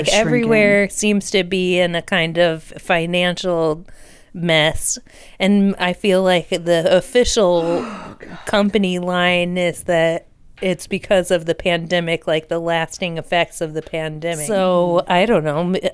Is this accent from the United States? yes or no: yes; Midwest, United States; We're both from the Midwest. We had tornadoes where I was from all the time.